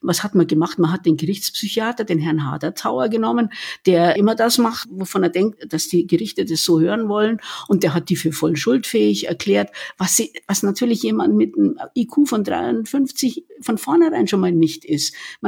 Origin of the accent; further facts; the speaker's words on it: Munich, Bavaria, Germany; born there; ich also als geborene Münchnerin